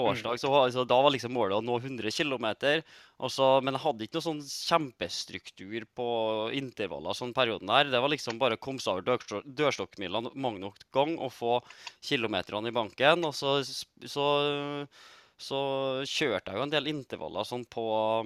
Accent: Agder, Norway; jeg drev jo med fotball når jeg vokste opp på Sørlandet.

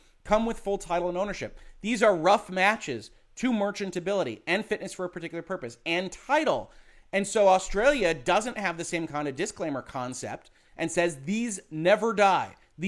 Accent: United States; I have to answer, as an American lawyer in Michigan

